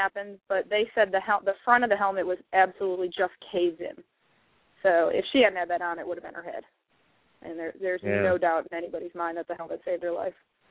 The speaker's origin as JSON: {"language": "English", "region": "North Carolina", "country": "United States", "said": "I'm from North Carolina."}